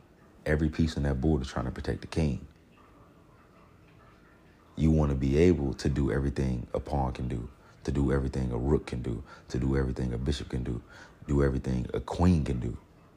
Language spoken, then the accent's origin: English; Detroit, Michigan, United States; I'm a little black kid. I grew up on West 7 Mile in Detroit. West 7 Mile, Detroit.